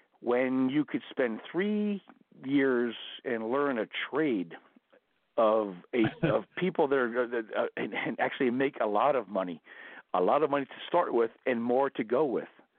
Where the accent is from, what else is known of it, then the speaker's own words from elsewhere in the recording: New Jersey, United States; We're from Jersey. We got rants all over the fucking place.